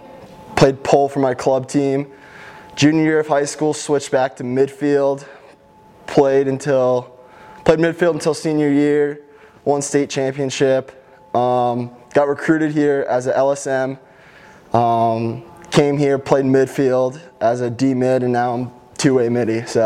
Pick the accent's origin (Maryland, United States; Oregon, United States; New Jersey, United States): Maryland, United States; As a kid growing up in Maryland, for me, it was always like three stadiums I wanted to play in.